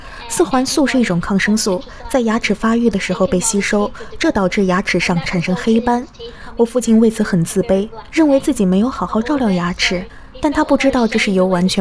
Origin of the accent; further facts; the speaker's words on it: Australia; 我在澳大利亚长大，父亲来自中国，母亲来自越南。他14岁时来到澳大利亚。